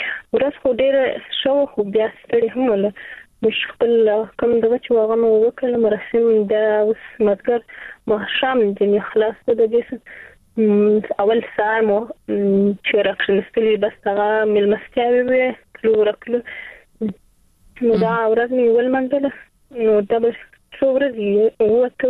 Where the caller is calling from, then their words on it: Zabul, Afghanistan; ما د زابل څخه تماس نیولې دي.